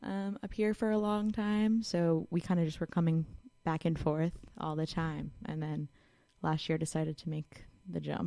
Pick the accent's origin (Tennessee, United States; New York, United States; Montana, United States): New York, United States; I'm from Long Island, 516.